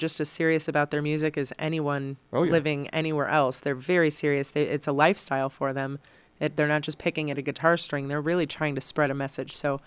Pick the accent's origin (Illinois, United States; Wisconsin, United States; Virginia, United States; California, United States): Illinois, United States; Chicago; I'm from Chicago. I've never heard this type of music before